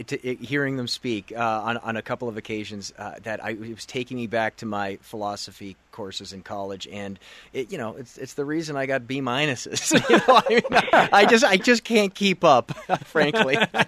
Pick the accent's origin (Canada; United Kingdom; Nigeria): Canada; my wife and I, as you know, we're both from Canada